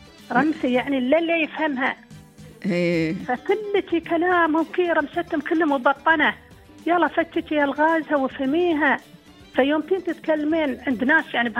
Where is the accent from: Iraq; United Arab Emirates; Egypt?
United Arab Emirates; accent: Emirati